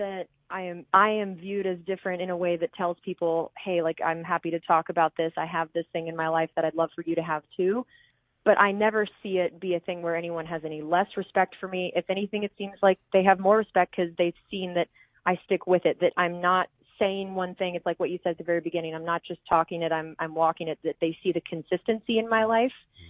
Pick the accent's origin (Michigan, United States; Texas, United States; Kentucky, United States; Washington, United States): Texas, United States; Dallas; I grew up in Dallas.